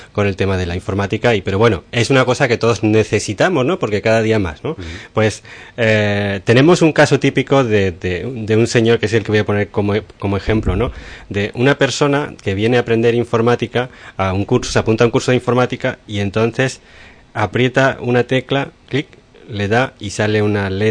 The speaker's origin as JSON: {"language": "Spanish", "country": "Spain", "said": "Yo, como español"}